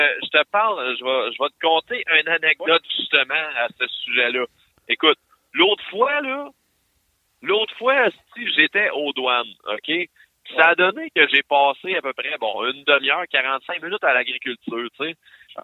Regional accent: Canada; Quand nous autres, on est des Canadiens, on regarde ça, on rentre dans ton pays

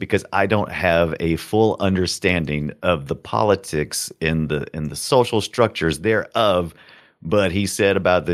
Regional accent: United States; As an American, I'm always like, you think yourself a country, you be a country.

